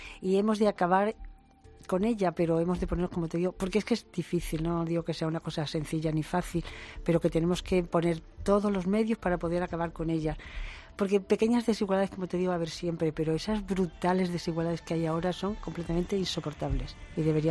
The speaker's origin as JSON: {"language": "Spanish", "country": "Spain", "said": "no somos capaces los españoles de hacernos la idea de cuál es, de que son destinos nuestros cercanos"}